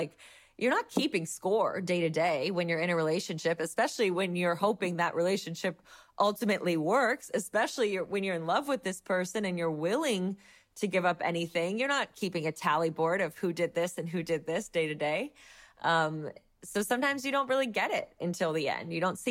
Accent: Ohio, United States; Yeah, I grew up in Ohio. I was the baby of five kids

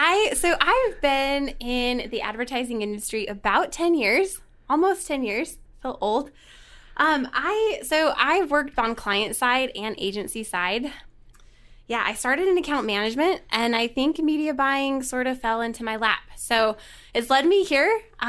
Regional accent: Blackfoot, Idaho, United States; now in Utah, United States; I'm from Idaho. I'm from Blackfoot, Idaho, kind of a small town. Not a ton of people know it unless you're like kind of from the area. But I kind of migrated to Utah for school and I just never left.

